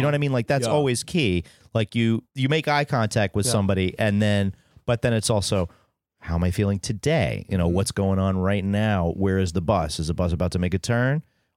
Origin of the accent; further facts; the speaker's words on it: Ireland; I am Irish.